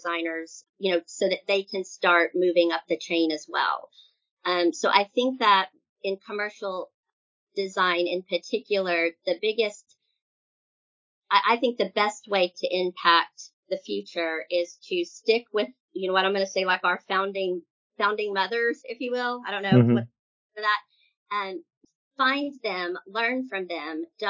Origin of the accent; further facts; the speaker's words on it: Oklahoma, United States; I'm only 4'8" and I'm from Oklahoma, and I talk like I, you know, should live in California.